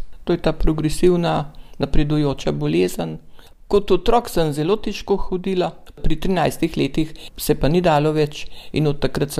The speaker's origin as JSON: {"language": "Slovenian", "town": "Zgornja Lipnica", "region": "Upper Carniola", "country": "Slovenia", "tie": "born there", "said": "Rojena sem na Zgornji Lipnici, pod obronki Jelovice, na drugi strani Save, v kmečki družini. Nas je bilo 6, sem zadnja."}